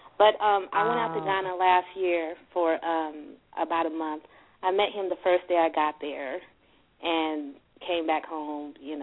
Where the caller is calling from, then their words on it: California, United States; I'm calling from California.